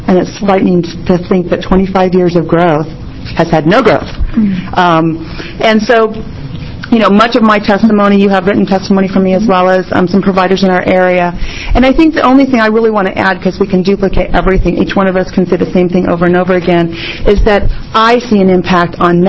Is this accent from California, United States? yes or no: no; Eugene, Oregon, United States; I'm from Eugene.